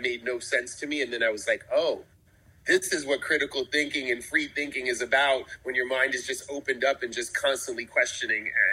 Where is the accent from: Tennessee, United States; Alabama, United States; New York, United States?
New York, United States; I'm originally from New York